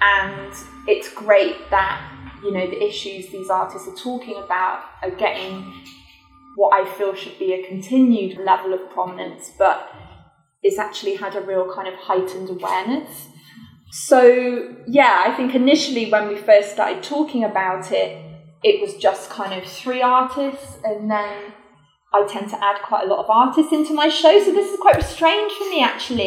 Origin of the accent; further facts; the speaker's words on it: United Kingdom; I'm British, you can probably tell. Being in the UK for the last few years before I came here in May 2018